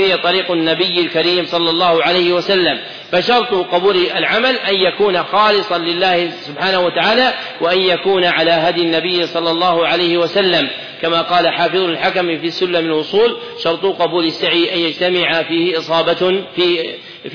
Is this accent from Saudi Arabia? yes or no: yes; Saudi Arabia